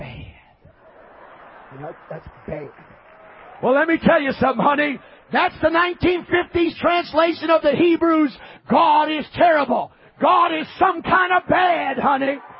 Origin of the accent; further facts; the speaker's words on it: Brooklyn, New York, United States; And in the 50s, I'm from Brooklyn, okay? New York, okay?